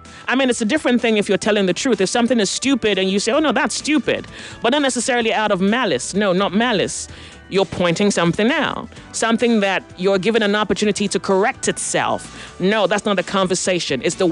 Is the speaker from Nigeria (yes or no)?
yes; Nigeria; I am Nigerian.